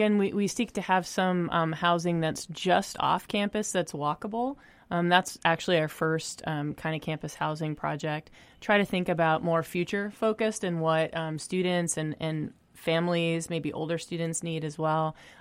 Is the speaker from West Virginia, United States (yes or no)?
no; Colorado, United States; Oh, and I'm from Colorado.